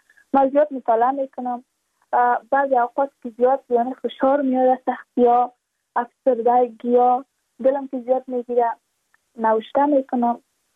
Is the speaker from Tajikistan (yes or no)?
no; Badakhshan, Afghanistan; چون ما از بدخشان هستیم، یعنی منطقای دور دستش،